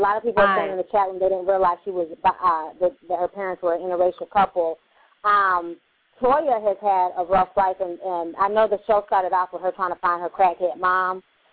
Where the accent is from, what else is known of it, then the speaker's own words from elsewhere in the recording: Bronx, New York, United States; and you know, I'm from the Bronx. I'm poor.